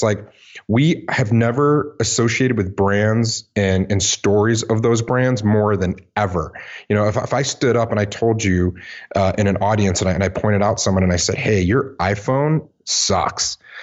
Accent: Midwest, United States; I'm originally from the Midwest and love to spend my summers in Michigan on the water

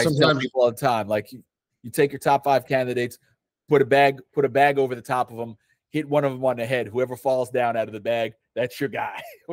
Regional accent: New York, United States; Well, I mean, we dealt with that to some extent, but we grew up in the New York area. And New York was sort of aspirational.

